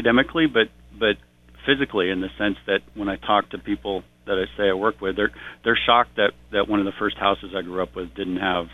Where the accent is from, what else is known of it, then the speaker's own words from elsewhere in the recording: California, United States; up until I was about 18, I was in Humboldt County. So I grew up on Neyland and went to Freshwater Elementary School.